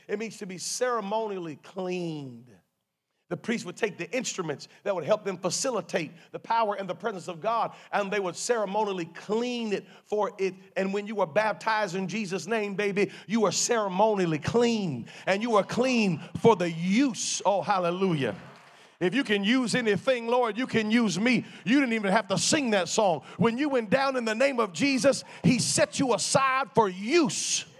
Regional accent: North Carolina, United States; Born and raised in North Carolina, and now I'm doing real good right now.

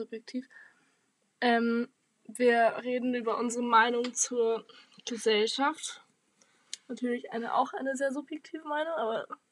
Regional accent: Munich, Bavaria, Germany; Ja, also wir kommen aus München, vielleicht ist es dann so ein bisschen zur Erklärung.

